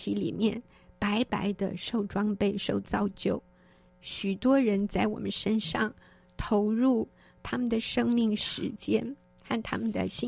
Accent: United States; 我在美国长大

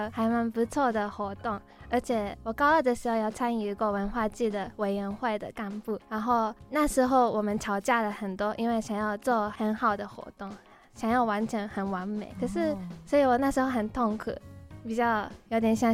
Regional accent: Japan; Chinese is a second language; now in Taiwan; 我来自日本，然后现在在台湾的大学读书。

